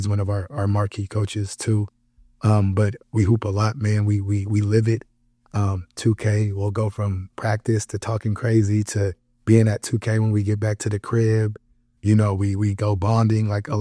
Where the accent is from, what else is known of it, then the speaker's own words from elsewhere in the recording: California, United States; I'm from California, so some of the smaller schools are usually the better schools where I come from and what I'm used to.